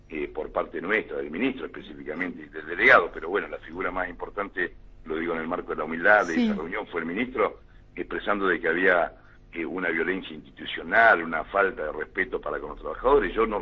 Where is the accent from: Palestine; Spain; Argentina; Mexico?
Argentina